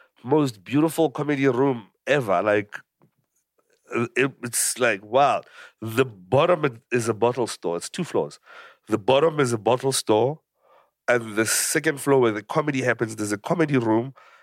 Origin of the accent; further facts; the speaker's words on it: Pretoria, Gauteng, South Africa; My family is here. I grew up in Pretoria.